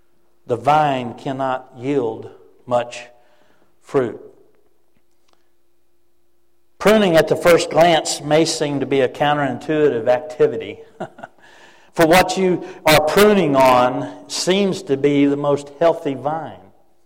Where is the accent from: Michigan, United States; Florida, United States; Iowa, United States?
Florida, United States; Also, growing up in Florida, we lived just a few hours from Disney World.